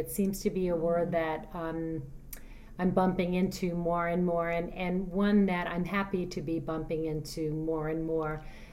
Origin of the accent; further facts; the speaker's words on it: New York, United States; And as a New Yorker sitting on the subway crying, I wasn't embarrassed